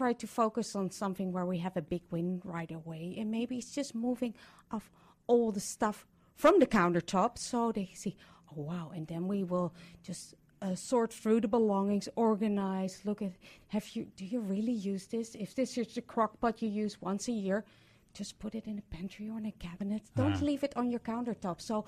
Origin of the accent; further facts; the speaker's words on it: Amsterdam, North Holland, Netherlands; So originally I'm from Amsterdam